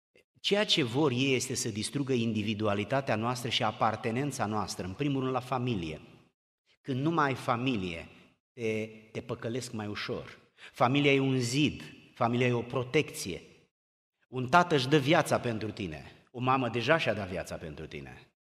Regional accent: Romania; Vedeți, eu sunt român și când spun eu sunt român, eu vorbesc despre o cultură specific românească

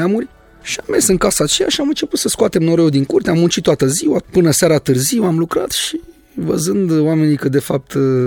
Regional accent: Bucharest, Romania; Când am ajuns prima oară în zonă, nici n-am mers la creștini evangheliști, pentru că noi venim din București, obiceiuri diferite.

